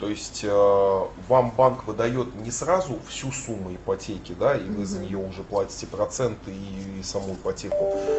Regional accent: Saint Petersburg, Russia; Я вообще родился, полжизни прожил в Красносельском районе.

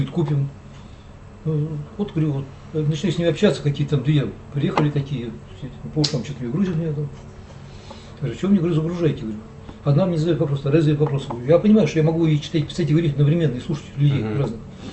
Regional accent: Moscow, Russia; я коренной, я жил в центре, потом сюда переехал в 81 году. Этот район просто на моих глазах строился.

